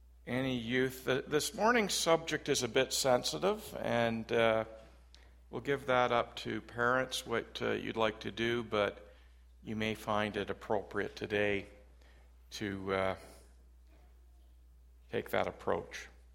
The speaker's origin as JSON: {"language": "English", "town": "Orillia", "region": "Ontario", "country": "Canada", "tie": "born there", "said": "I was born in Orillia, moved with our family to Toronto, lived for a year in Haliburton after university, moved back to Toronto, moved to London, and that's my story."}